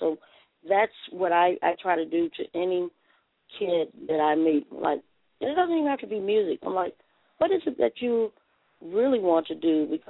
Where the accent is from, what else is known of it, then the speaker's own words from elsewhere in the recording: Dallas, Texas, United States; I went to the Dallas Independent School District. I grew up in Dallas, Texas.